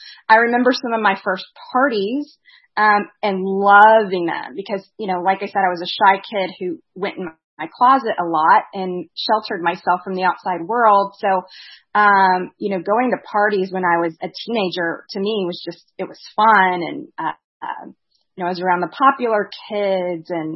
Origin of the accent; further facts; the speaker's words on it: Louisiana, United States; born there; but my dad's first job took him down to Louisiana, where I was born.